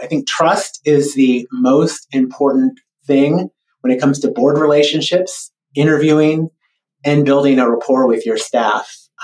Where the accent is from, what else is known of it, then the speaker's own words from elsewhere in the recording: Tulsa, Oklahoma, United States; Ended up in my hometown of Tulsa, Oklahoma, attending OU, got an organizational dynamics degree